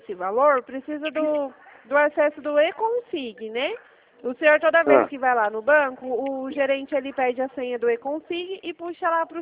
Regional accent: Presidente Prudente, São Paulo, Brazil; eu sou aqui da cidade de Presidente Prudente.

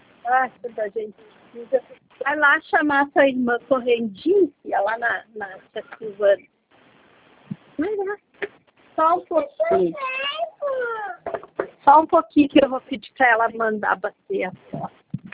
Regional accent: Caxias do Sul, Rio Grande do Sul, Brazil; born there; Eu nasci aqui em Caxias.

